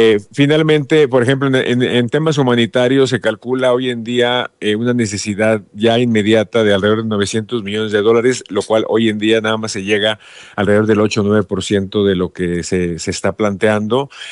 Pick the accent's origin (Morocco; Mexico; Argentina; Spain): Mexico; Yo soy diplomático mexicano formado en el Servicio Exterior Mexicano